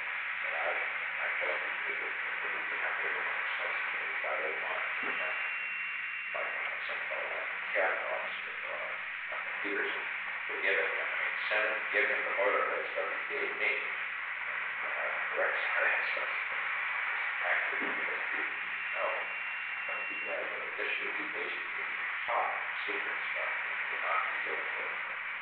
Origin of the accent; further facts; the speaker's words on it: California, United States; I'm from California.